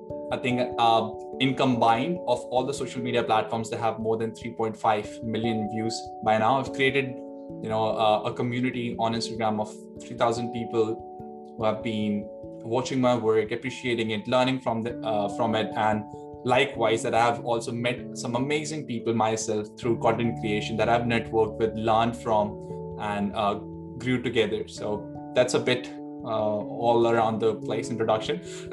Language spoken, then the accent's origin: English; Delhi, India; moved away as an adult; now in Sydney, Australia; I was born and raised in Delhi, the Dil of India. And in 2019, I decided to pursue my master's in University of Sydney. So I've never been out of India.